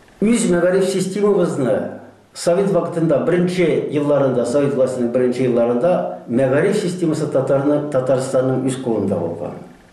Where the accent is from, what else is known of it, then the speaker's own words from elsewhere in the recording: Naberezhnye Chelny, Tatarstan, Russia; Без Чарлыдан булганга күрә, һәр вакытта да ничектер бу проблеманы министр үзе түгел, аның ярдәмчесе ел икенче гимназия кайтарып калдырырга телиләр.